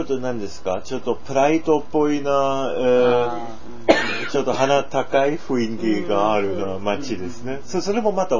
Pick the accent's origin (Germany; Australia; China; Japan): Germany; Japanese is a second language; そしてまあ私ドイツ人だから、我ら歴史ちょっと日本人と同時に同じところがあるじゃないですかね